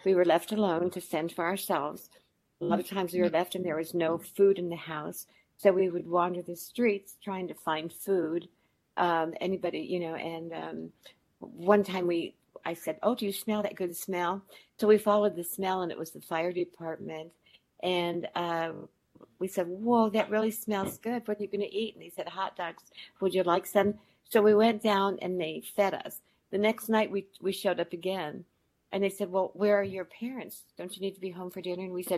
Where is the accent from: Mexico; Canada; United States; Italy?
United States; Colorado; also born or lived in Wyoming; was when I was about 4 years old. And then it was sexual abuse and exploitation until I was 9, and we moved to Colorado from Wyoming.